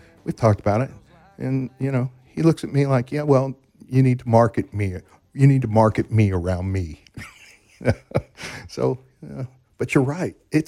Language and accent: English; Ohio, United States; I'm a guy from Ohio. That is all I am.